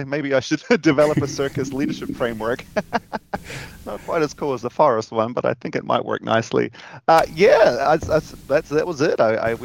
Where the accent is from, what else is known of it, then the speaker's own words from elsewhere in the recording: Gore, Southland, New Zealand; I grew up in Gore, so down in the southern part of New Zealand. And whenever I say the word Gore, my R rises to the surface once again.